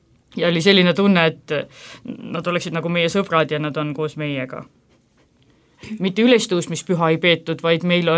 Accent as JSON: {"language": "Estonian", "town": "Jõõpre", "region": "Pärnu County", "country": "Estonia", "lives_now": "Tallinn, Estonia", "said": "ma olen Jõõprest pärit."}